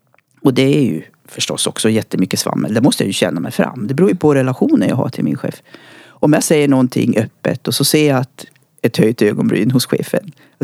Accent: Luleå, Norrbotten County, Sweden; also born or lived in Piteå; Jag är född i Piteå, uppvuxen i Luleå.

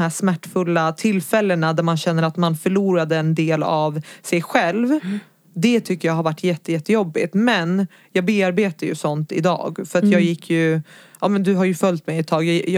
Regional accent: Södertälje, Stockholm County, Sweden; also born or lived in Gävle; Men jag föddes i Gävle, flyttade från Gävle när jag var 8 till Södertälje. Och där bodde vi kanske, säg 8 år.

